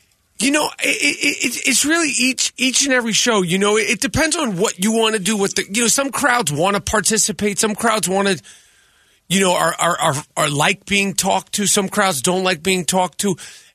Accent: New York, United States; I'm from New York.

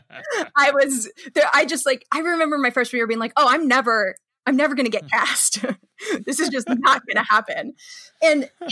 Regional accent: Missouri, United States; They were doing a Lanford Wilson play and I'm like from Missouri.

